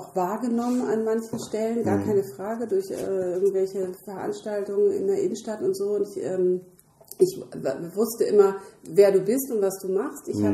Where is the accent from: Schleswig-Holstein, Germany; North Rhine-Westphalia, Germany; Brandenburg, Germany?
Schleswig-Holstein, Germany; Kiel; also born or lived in Rendsburg; Ich bin in Rendsburg geboren, aber in Kiel aufgewachsen. Also in Rendsburg bin ich tatsächlich nur geboren.